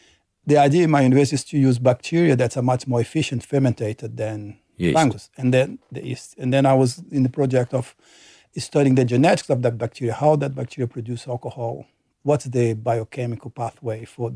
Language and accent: English; Brazil; now in Australia; I'm from Brazil.